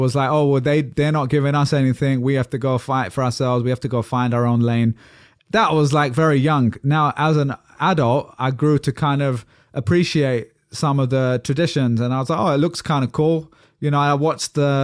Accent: United Kingdom; I'm a British Pakistani guy, working middle class background, living in that area

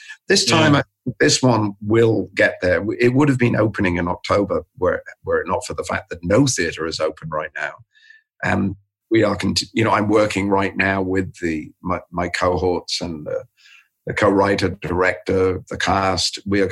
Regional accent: London, United Kingdom; also born or lived in Birkenhead; I grew up in the suburbs of West London, but my family is from Liverpool, so my time was divided before I went to school between those two places. I spent a lot of time in Birkenhead before I went to school

